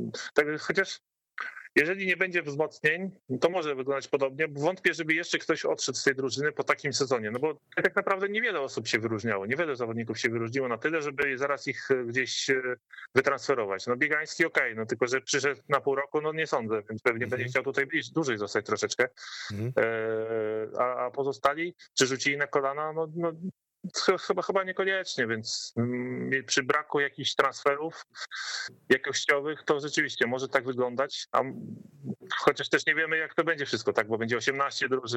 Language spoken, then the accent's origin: Polish; Gdańsk, Pomeranian Voivodeship, Poland; mimo że jestem tutaj z Gdańska